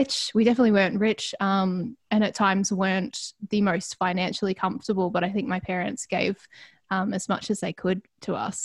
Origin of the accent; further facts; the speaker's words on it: Ballarat, Victoria, Australia; I grew up in Ballarat. Family, mum, dad, got a twin sister, got an older sister, an older brother. So it was the 4 of us kids growing up in, yeah, regional Victoria.